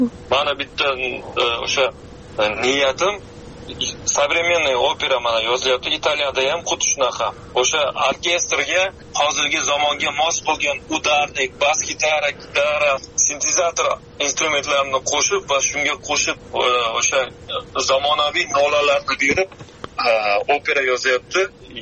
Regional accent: Nukus, Karakalpakstan, Uzbekistan; born there; Nukusda tug'ilganman.

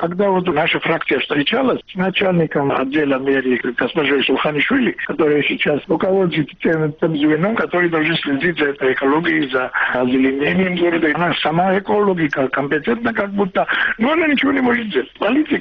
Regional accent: Georgia; поскольку я и Грузин

